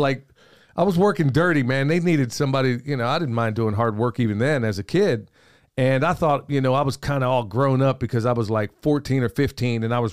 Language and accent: English; Oklahoma, United States; growing up in Oklahoma, dude, you're going to hear some stuff now to this day.